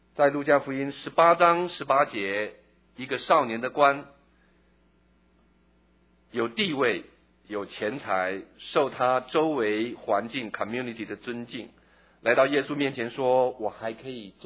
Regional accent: Taiwan; 我从小在台湾长大

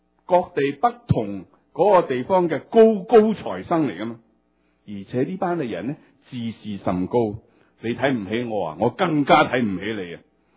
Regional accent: Hong Kong; also born or lived in Guangzhou; 我在香港出生，一岁不够呢就举家移民去香港，所以我在香港长大，但是在广州出世，从来不知道自己身份是什么。

